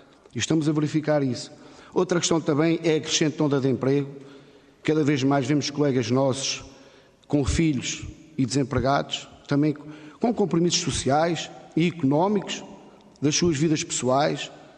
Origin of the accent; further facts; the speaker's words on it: Portugal; mas nós somos pessoas e somos portugueses